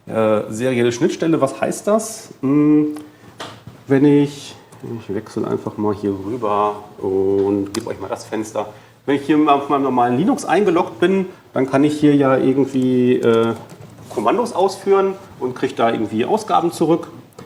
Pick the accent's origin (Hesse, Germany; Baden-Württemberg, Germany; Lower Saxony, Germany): Lower Saxony, Germany; Braunschweig; wenn ich nachher im Zug sitze und fahre zurück nach Braunschweig, von wo ich herkomme